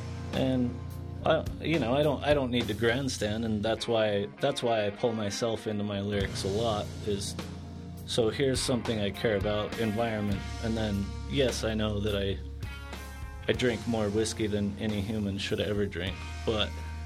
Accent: Utah, United States; Growing up in Utah, it's hard to remove myself from Utah.

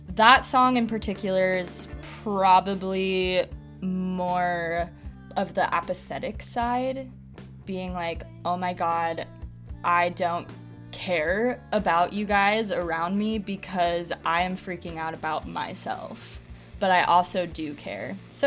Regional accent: Park City, Utah, United States; Growing up in Park City, I was very blessed. It was great growing up there, but it's a bubble.

